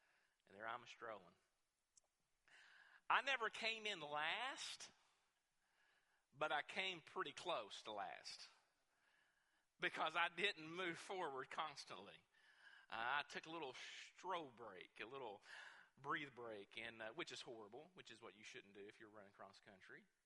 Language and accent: English; Ashland, United States; I'm from the Ashland area, and when Ashland had their race, they would do it at a park, and it would be up in some hills and some woods.